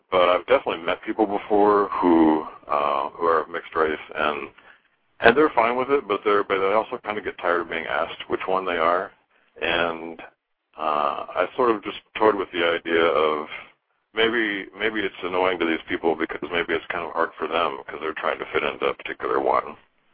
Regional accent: Midwest, United States; I grew up in the Midwest, and I knew people who were, you know, half black and half white.

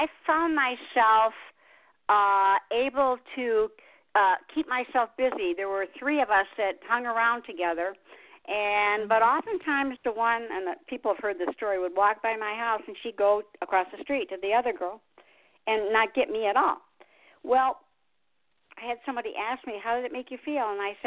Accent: Detroit, Michigan, United States; You know, I grew up in Motown in Detroit.

